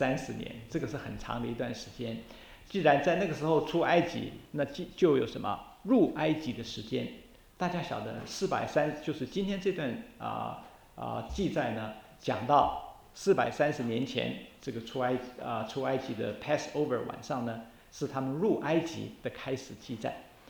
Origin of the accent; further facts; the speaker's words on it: China; moved away as an adult; now in United States; 我以前来到美国念书的时候，1970年代中期的时候，来到这边，我知道我们中国人是过几个主要的节日，